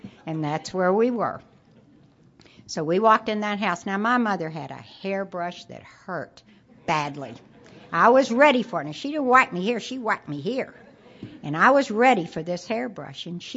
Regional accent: Dallas, Texas, United States; born there; When I was born in Dallas in 38, we lived in little settlements, I call them. My grandfather was an Orthodox rabbi. We were Orthodox Jews.

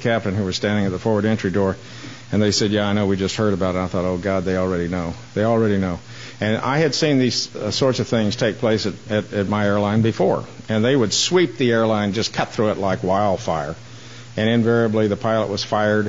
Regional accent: Wichita, Kansas, United States; also born or lived in Oklahoma; now in Georgia, United States; even though I'm introduced from Georgia, I grew up in the Kansas and Oklahoma area. I was born there in September of 1938.

